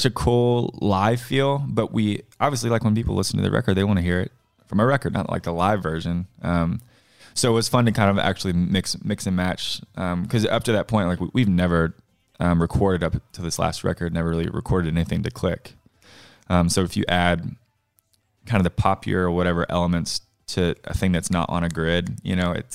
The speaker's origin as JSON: {"language": "English", "town": "Cookeville", "region": "Tennessee", "country": "United States", "tie": "born or raised there", "said": "It was back in my hometown, Cookeville."}